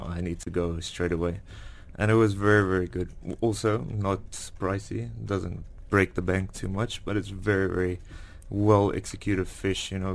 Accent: South Africa; now in Dubai, United Arab Emirates; I am from South Africa originally, yeah.

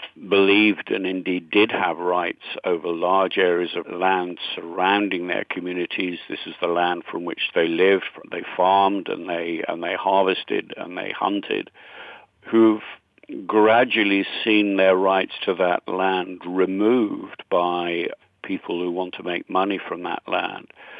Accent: United Kingdom; as a Brit

